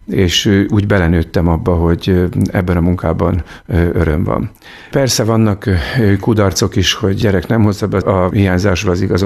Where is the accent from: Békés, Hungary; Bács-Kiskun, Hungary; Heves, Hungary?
Bács-Kiskun, Hungary; Kiskunhalas; ez Kiskohalastól egy olyan, hát nem is tudom, 4-5 kilométerre lévő tanya, ma már nincs meg, hát ott nőttem föl. Számomra az, hogy tanyai gyerek voltam